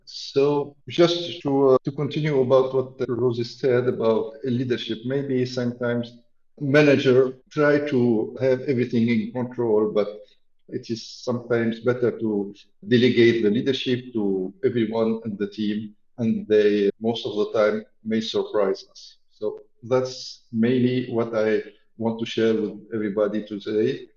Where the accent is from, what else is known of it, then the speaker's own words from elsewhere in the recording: Tunisia; English is a second language; I'm from Tunisia, and this is my first time speaking in this weekend testing.